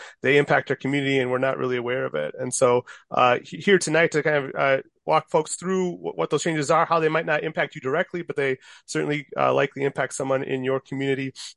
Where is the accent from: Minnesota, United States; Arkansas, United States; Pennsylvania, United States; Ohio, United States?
Minnesota, United States; now in Minneapolis, United States; And so I grew up in Minnesota, left for college, came back from medical school, and have lived in Minneapolis ever since.